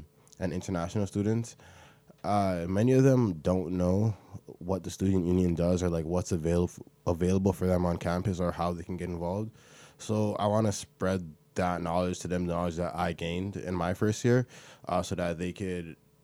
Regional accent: Brampton, Ontario, Canada; I'm a first-year kinesiology student. I'm from Brampton, Ontario.

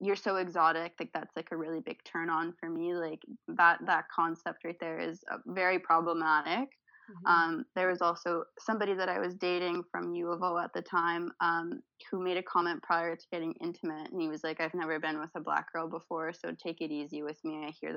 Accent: Vaughan, Ontario, Canada; I'm originally from Vaughan, which is close to Toronto.

